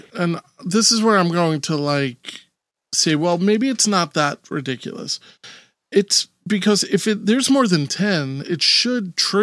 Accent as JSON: {"language": "English", "region": "New York", "country": "United States", "said": "I'm a New Yorker. I'm thinking Kentucky, everybody's got a gun, right?"}